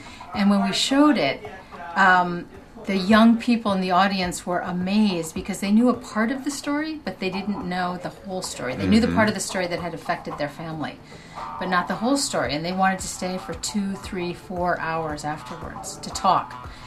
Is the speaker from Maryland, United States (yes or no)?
no; Pennsylvania, United States; in the United States, coal mining country.